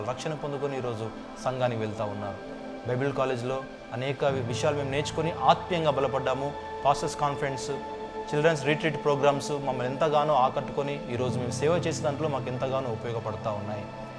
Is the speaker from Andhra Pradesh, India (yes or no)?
no; Pothampalli, Telangana, India; మాది మెదక్ డిస్ట్రిక్ట్ పోతంపల్లి గ్రామము.